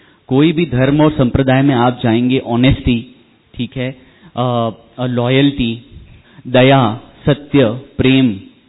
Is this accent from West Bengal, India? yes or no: no; Kutch, Gujarat, India; Yes, मैं भी कच्छ से हूं।